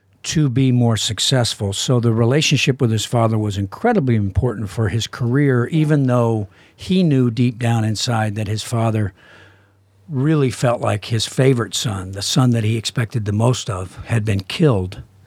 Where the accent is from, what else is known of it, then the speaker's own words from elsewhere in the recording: Southern United States, United States; I'm originally from the South, even though in Copland I was talking like I was from Jersey. But I am a Southerner by birth, and … is a big part of my life.